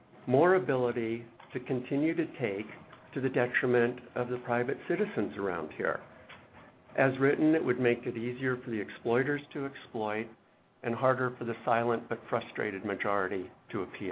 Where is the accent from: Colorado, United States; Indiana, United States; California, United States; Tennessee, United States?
Colorado, United States; moved away as an adult; now in Alaska, United States; I grew up in Colorado, and I've only been here for about 10 years.